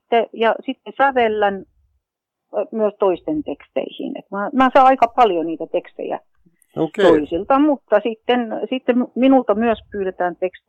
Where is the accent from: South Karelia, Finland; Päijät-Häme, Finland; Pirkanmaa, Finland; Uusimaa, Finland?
South Karelia, Finland; Imatra; also born or lived in Central Finland; now in Pori, Finland; mä oon tosiaan tuolta Imatralta lähtenyt ihan Venäjän rajalta sieltä. Ja mä oon sieltä Keski-Suomen kautta niin jotenkin kuule vaan kulkeutunut tänne saarelle.